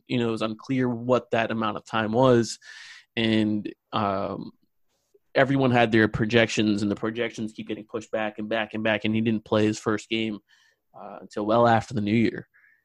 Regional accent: India; also born or lived in Australia; Well, yeah, I'm Indian. I lived in Australia for about 4 years when I was young.

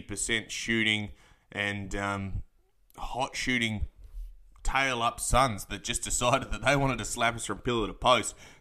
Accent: Perth, Western Australia, Australia; I am from Perth, Western Australia, a Pels fan.

